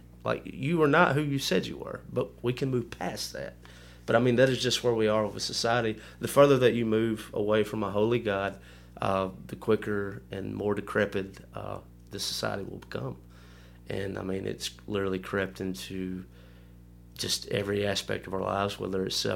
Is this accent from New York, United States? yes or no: no; Tuscaloosa, Alabama, United States; We're from Tuscaloosa.